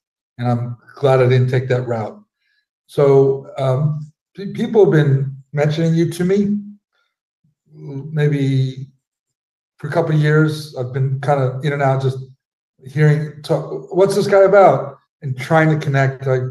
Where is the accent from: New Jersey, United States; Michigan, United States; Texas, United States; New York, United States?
New Jersey, United States; also born or lived in Spain; I was born in Spain. I grew up in New Jersey.